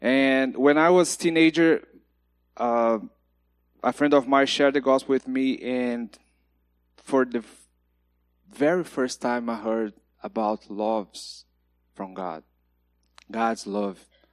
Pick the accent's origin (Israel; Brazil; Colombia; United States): Brazil; Curitiba, Paraná; English is a second language; So I grew up in Curitiba, south of Brazil, in a wonderful home.